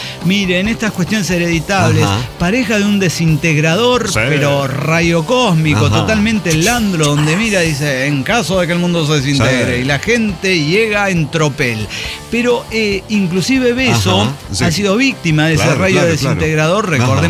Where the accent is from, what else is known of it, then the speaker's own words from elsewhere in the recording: Mérida, Yucatán, Mexico; de Mérida, Yucatán